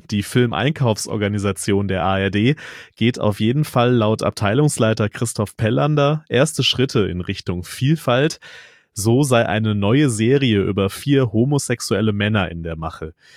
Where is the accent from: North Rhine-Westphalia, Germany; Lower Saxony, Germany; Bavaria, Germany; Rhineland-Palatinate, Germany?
North Rhine-Westphalia, Germany; Ja, das mit dem Dat und Wat, das habe ich als gebürtiger Westfaler auch kapiert.